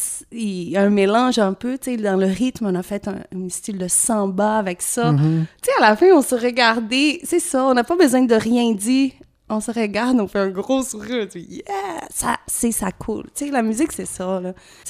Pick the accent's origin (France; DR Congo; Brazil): Brazil; French is a second language; moved away as an adult; Et en plus, je viens du Brésil